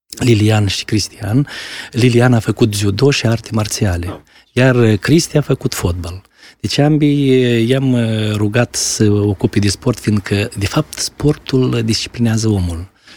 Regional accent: Chetrosu, Drochia District, Moldova; Eu m-am născut în Chetrusul Drochi, am absolvit școala medie chiar acolo.

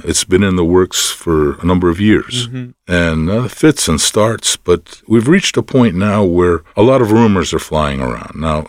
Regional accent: United States; As an American here, I worry.

